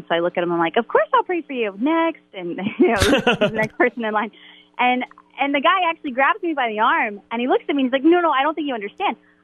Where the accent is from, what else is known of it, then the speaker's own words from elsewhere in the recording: Baton Rouge, Louisiana, United States; I grew up in Baton Rouge, Louisiana.